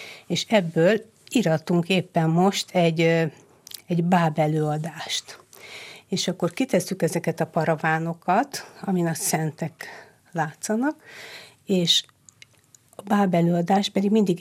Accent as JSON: {"language": "Hungarian", "region": "Budapest", "country": "Hungary", "tie": "born or raised there", "said": "Hát ha már említed, hogy a budai várban nőttem fel, mi oda jártunk Szentmisére a Mátyás templomba"}